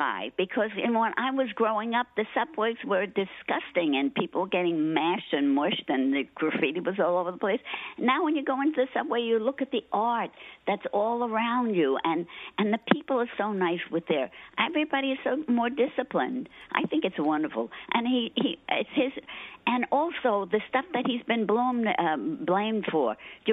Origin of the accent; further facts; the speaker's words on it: New York City, New York, United States; born there; I'm 78 years old, and I was born in New York City.